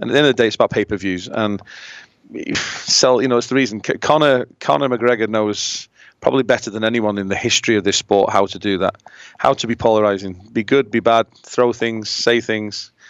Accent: United Kingdom; That's what was so great about being a British MMA fan, seeing him beat Rockhold and winning a title.

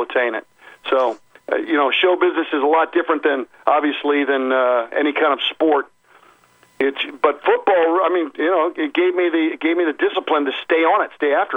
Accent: Seminole, Florida, United States; playing in Tampa Stadium in my hometown, being That's from Seminole, you know, I just loved it

